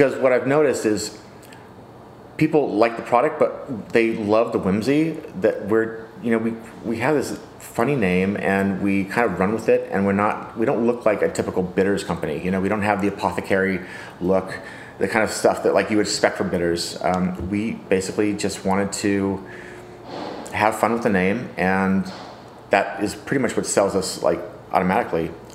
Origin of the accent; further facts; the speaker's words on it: California, United States; trying to find flavors and expressions that really kind of speak to us growing up in the Bay Area.